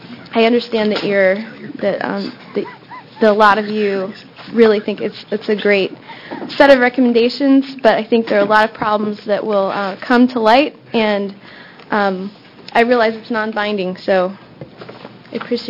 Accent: Oregon, United States; I'm from Lane County. Live in Eugene.

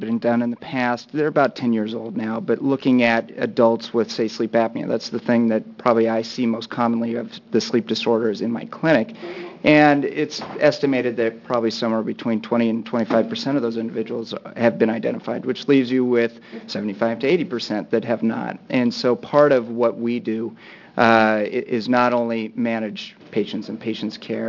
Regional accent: Salem, Oregon, United States; now in Portland, United States; But my background is such that I grew up here in Salem, went to the University of Portland for college, OHSU, for medical school.

